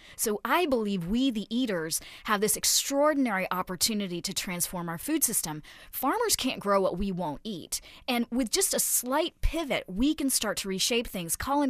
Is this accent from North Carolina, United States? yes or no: yes; Asheville, North Carolina, United States; went back to where I grew up in North Carolina and started to talk about wheat there and how it has transformed that local economy.